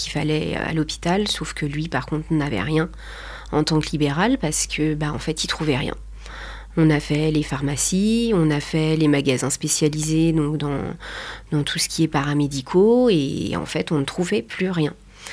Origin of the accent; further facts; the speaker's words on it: Pays de la Loire, France; moved away as an adult; now in Boulogne-Billancourt, France; On était une famille recomposée, on vient de Vendée, on était au Sable d'Olonne pendant 10 ans.